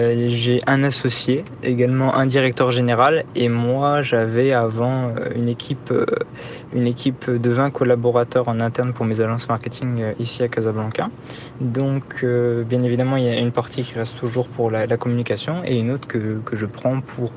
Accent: Metz, Grand Est, France; Bonjour, donc … je suis de base à Metz, juste à côté de Luxembourg.

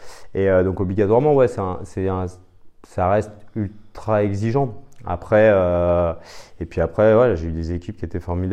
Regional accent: Angers, Pays de la Loire, France; moi, je suis originaire d'Angers, fils d'entrepreneur dans le bâtiment

